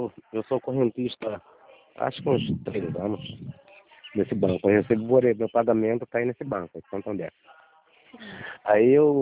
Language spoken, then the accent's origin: Portuguese; Cáceres, Mato Grosso, Brazil; Sou de Mato Grosso, Cáceres, Mato Grosso.